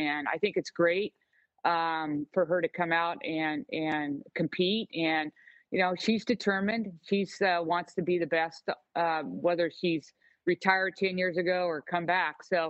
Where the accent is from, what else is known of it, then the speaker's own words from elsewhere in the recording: United States; as an American, you always want to win your national championship